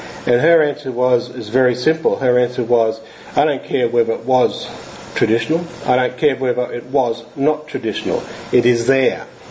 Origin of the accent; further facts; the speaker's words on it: Australia; I grew up in the Aboriginal community.